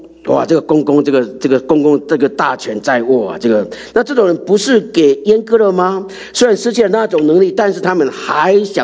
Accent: Taiwan; 我记得小时候在乡下长大，这个是我印象最深刻的。那时候讲台语，我小时候在台湾的乡

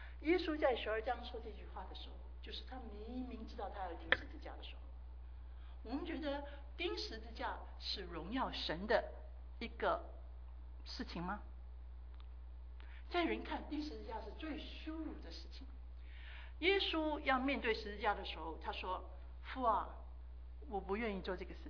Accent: Guangdong, China; 我是广东人，很多时候呢，我就发觉一件事情

